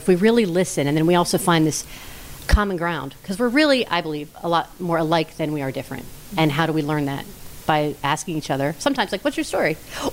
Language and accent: English; Allison Park, Pennsylvania, United States; No, I grew up in Allison Park.